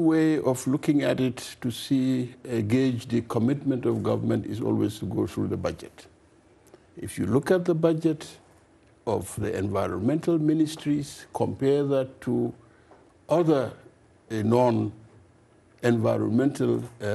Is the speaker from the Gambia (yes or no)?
yes; Gambia; Well, I come from the Sahel area. We have been battling drought for a very long time.